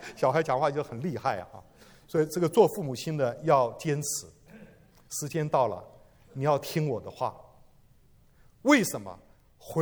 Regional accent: China; 身为中国人

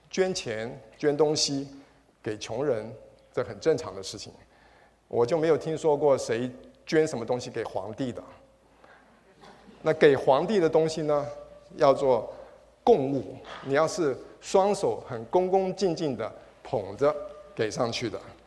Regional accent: Taiwan; 那我从小是在台湾长大

